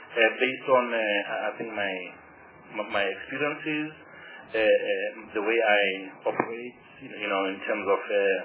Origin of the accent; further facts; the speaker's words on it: Western Native Township, Gauteng, South Africa; born there; I was born in Western Native Township